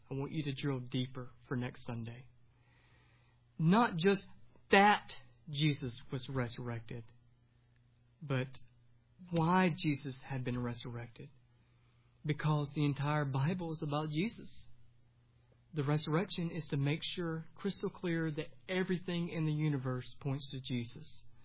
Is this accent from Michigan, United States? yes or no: no; Alabama, United States; because I'm from Alabama, I meandered. I walked very slow.